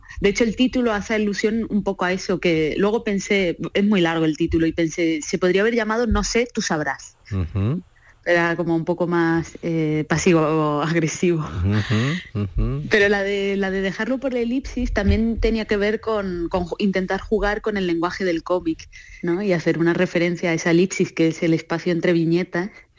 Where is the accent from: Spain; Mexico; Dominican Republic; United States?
Spain; Ronda, Andalusia; also born or lived in Granada; now in Madrid, Spain; Sí, yo nací en Ronda, estudié en Granada y luego estuve en el extranjero y luego volví. Cuando volví a España me quedé en Madrid